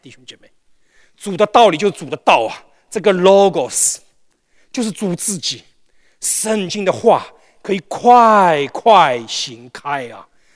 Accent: Shanghai, China; 我是上海人

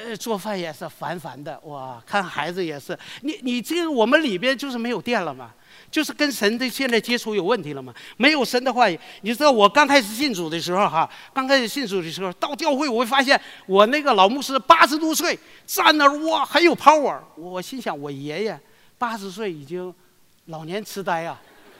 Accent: Northeast China, China; 我是东北来的。

